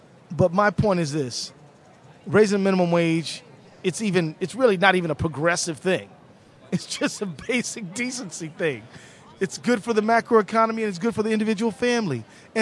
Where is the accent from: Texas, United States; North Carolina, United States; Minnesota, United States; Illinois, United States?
Minnesota, United States; I'm from an ag state. I'm from Minnesota, right? Grain belt.